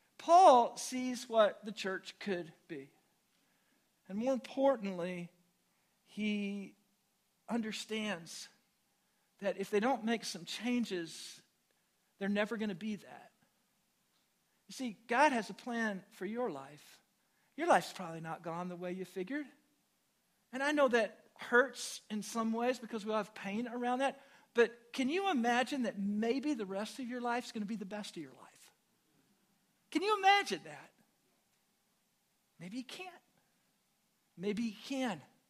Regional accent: Illinois, United States; I was raised in Southern Illinois, and it's so funny because everybody thinks Southern Illinois is such a unique culture

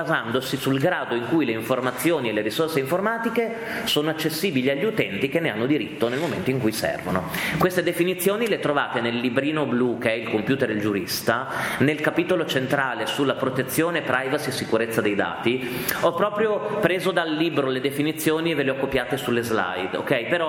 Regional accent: Emilia-Romagna, Italy; now in Milan, Italy; Io quando arrivai a Milano 15 anni fa, io vengo dall'Emilia Romagna, sono di un piccolo paese tra Modena e Bologna

